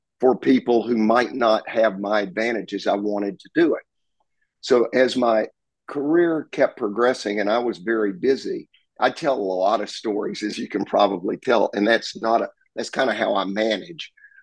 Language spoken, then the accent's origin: English; Texarkana, United States; I went back to Texarkana, my hometown, and put together a program at my high school